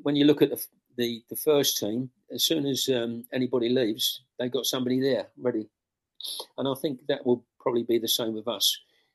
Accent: London, United Kingdom; I was brought up in London. I played at Fulham, and my brother played for Wimbledon. So, I was more a London boy, you know, more than anything, and moved down to Crawley when I was 16.

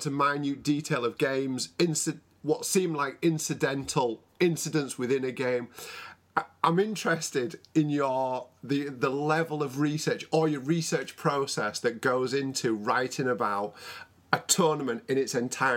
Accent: England, United Kingdom; and certainly us as English football fans, to places, you know, we'd never heard

